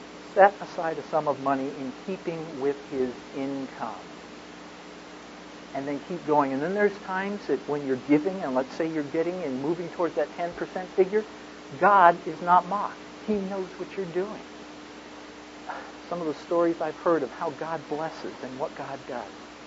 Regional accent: United States; I grew up in the United States.

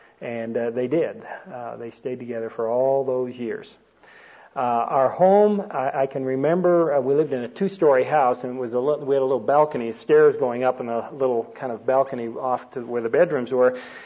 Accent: Toronto, Ontario, Canada; I was born and raised in Canada. In fact, I'm still a Canadian citizen, so is my wife. We grew up in the city of Toronto, which is a city of about 2.5 million people.

